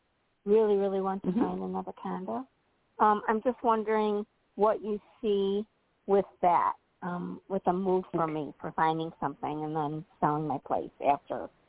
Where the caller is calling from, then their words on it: Illinois, United States; I'm calling from Illinois.